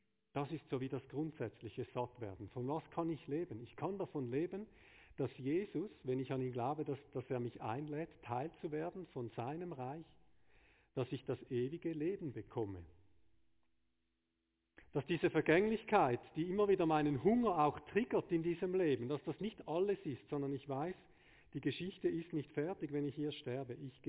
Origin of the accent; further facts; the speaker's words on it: Switzerland; das ist wie so mein tägliches Gipfeli, jetzt als Schweizer.